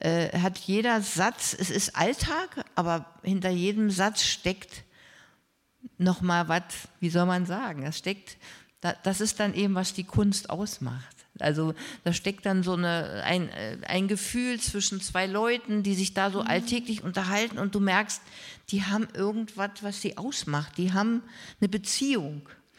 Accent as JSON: {"language": "German", "region": "East Germany", "country": "Germany", "tie": "born there", "said": "ich als geborene Ostdeutsche"}